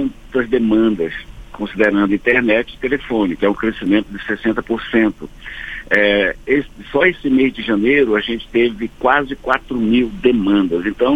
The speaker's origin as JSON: {"language": "Portuguese", "region": "Amazon", "country": "Brazil", "said": "eu vou continuar batendo naquelas teclas que eu vim da Amazônia."}